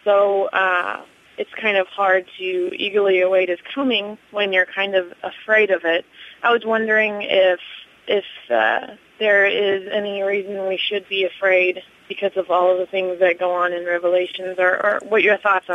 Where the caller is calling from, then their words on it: St. Louis, Missouri, United States; I'm calling from St. Louis, Missouri.